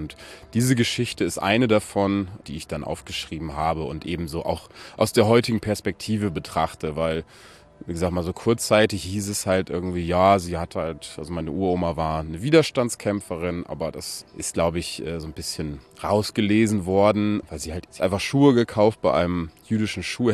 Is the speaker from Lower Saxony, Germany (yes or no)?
yes; Aurich, Lower Saxony, Germany; Also in Aurich, wo ich herkomme, gibt es halt eben keinen Bahnhof.